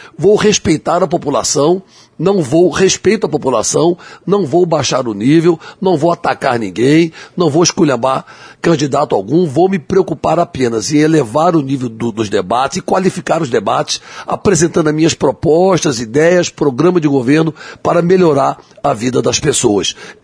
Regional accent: Cuiabá, Mato Grosso, Brazil; born there; ter sido vereador da minha terra, da terra em que eu nasci, certo? Duas vezes vereador de Cuiabá

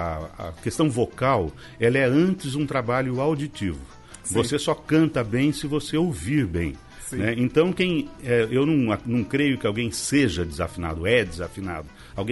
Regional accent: Taubaté, São Paulo, Brazil; born there; now in Cuiabá, Brazil; Porque eu nasci em Taubaté, né? No interior de São Paulo.

